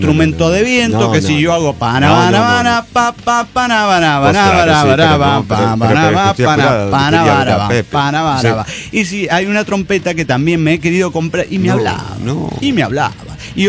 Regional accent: Bolivia; now in Switzerland; una boliviana perdida en Suiza.

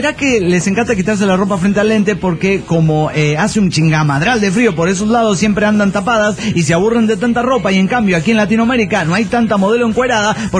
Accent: Tulancingo, Hidalgo, Mexico; Soy el zapatista de Tulancingo, Hidalgo, México.

